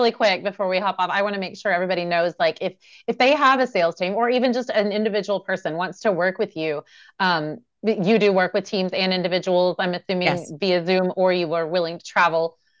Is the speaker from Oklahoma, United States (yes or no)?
yes; Oklahoma, United States; You know, like I was raised in the Bible Belt in Oklahoma, and money is the root of all evil